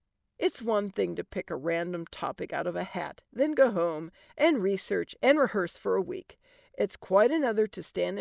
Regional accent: Ireland; Which, since I'm Irish, should mean I'm prone to fighting, but I've heard that really only applies if there's Guinness involved.

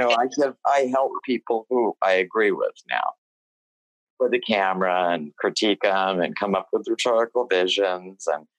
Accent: Texas, United States; Well, I grew up in West Texas. It's very reminiscent of West Texas.

